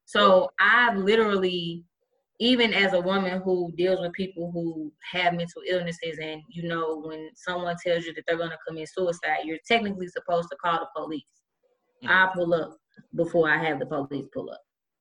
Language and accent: English; University City, Missouri, United States; I mean, I'm from University City. Kind of sheltered a little bit.